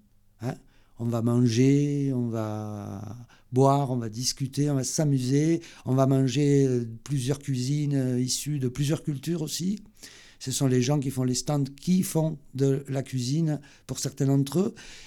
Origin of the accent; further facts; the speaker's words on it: Occitanie, France; des cinéastes occitans, chez nous, en Occitanie, donc il n'y en a quasiment pas.